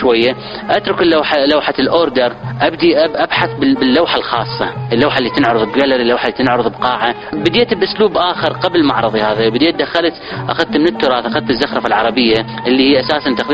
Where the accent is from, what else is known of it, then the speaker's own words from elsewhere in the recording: Iraq; now in Jordan; عندنا بالعراق